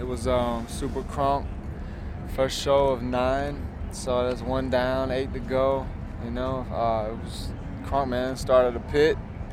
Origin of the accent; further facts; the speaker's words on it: the South, United States; Born and raised in the South between Alabama, Tennessee, and Georgia. I pull from the grit and the grime of Southern American, you know, culture